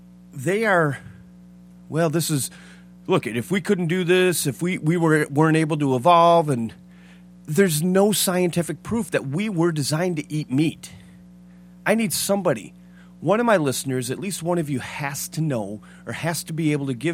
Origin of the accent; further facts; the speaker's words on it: Michigan, United States; both from Michigan, my home state